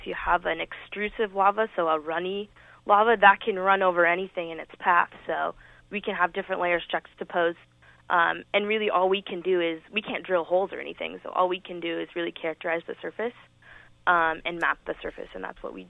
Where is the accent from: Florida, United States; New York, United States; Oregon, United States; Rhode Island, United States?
Oregon, United States; Ashland; And I'm actually from Ashland. I went to Ashland High School, so I've spent a lot of time revisiting my childhood and the areas that I've seen as a child.